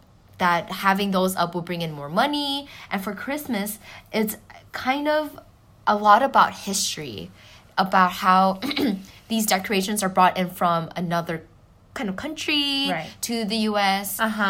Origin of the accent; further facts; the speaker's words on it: Hong Kong; when I was growing up in Hong Kong was influenced by the British.